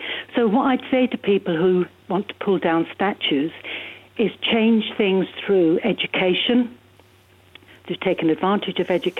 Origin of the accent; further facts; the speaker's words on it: Northern Ireland, United Kingdom; I mean, as an Irish Catholic back in the early 60s, you know, it wasn't easy, and it became much more difficult during the Troubles.